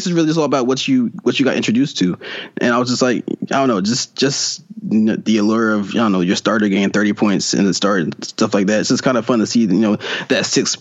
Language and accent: English; Philadelphia, Pennsylvania, United States; Yeah, born and raised in Philadelphia. I'm a huge Phillies fan.